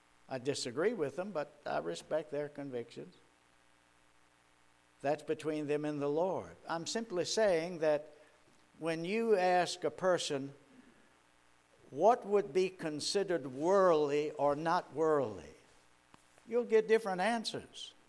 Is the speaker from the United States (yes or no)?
yes; Richmond, Virginia, United States; I was born and raised in Richmond, up in the West End, but grew up on Church Hill.